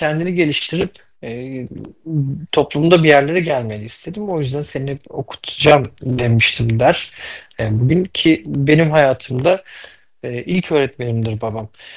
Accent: Gelenbe, Manisa, Turkey; Manisa Kırkaç gelen biliyim

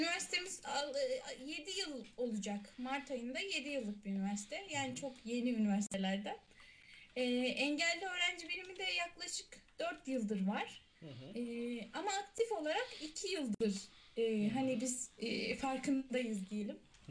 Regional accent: Kırşehir, Turkey; Doğma büyüme Kırşehirliyim zaten. Hani hiç Kırşehir dışında okul hayatım olmadı.

